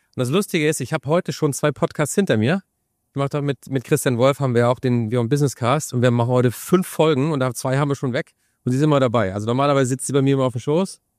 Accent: Northern Germany, Germany; Ich bin aus dem Norden, ich bin früher zur See gefahren

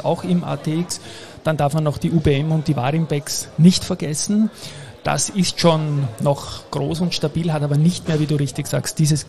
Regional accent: Vienna, Austria; In meiner Heimatstadt, genau.

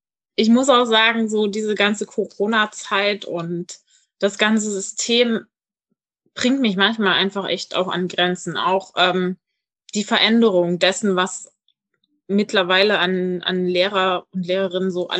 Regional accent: Saxony, Germany; Ich komme aus Sachsen ursprünglich.

